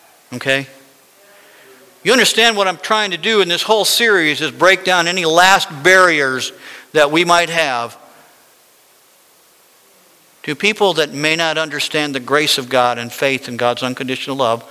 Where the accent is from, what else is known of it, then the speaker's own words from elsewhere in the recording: Las Vegas, Nevada, United States; When I lived in Vegas, you all know this, when I lived in Vegas and I grew up in Vegas in the Lord and I spent all those years there